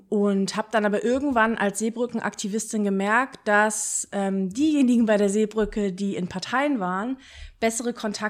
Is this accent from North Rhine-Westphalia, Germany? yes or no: no; Braunschweig, Lower Saxony, Germany; Ich komme aus Braunschweig